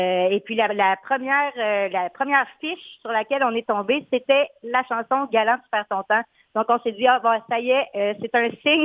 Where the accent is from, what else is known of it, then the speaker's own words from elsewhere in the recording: Quebec, Canada; Moi, je suis originaire de la région des Bois-Francs.